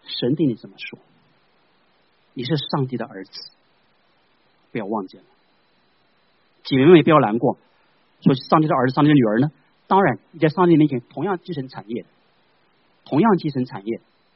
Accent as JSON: {"language": "Chinese", "country": "China", "said": "因为在古代弟兄姐妹跟我们中国人古代一样，男尊女卑"}